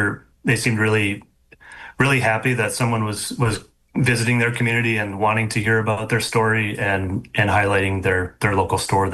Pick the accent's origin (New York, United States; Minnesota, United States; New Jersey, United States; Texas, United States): Minnesota, United States; Chisholm; What surprised me was growing up in Chisholm is about 4,000 to 5,000 people. So it's a small town, but you realize by going to some of these other communities how big Chisholm is compared to them.